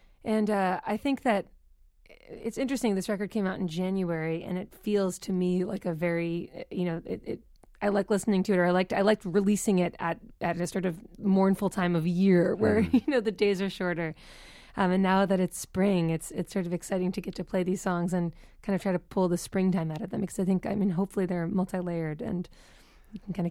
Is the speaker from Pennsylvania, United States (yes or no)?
no; Boston, Massachusetts, United States; I grew up in Boston and so lucky to, live in Boston.